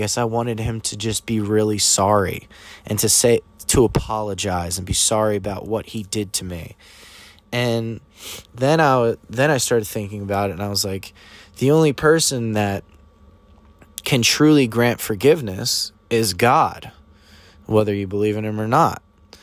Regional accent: New Jersey, United States; And she was asking me about my hometown. And I was talking about New Jersey, and I was just like, basically, like, yeah, everyone's, like, miserable there.

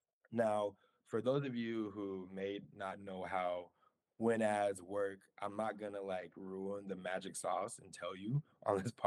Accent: Denver, Colorado, United States; So, you know, I mentioned I'm from Denver, Colorado, by way of Ghana. My parents were both born in Ghana. Also my sister. I'm the American in the household who was born here.

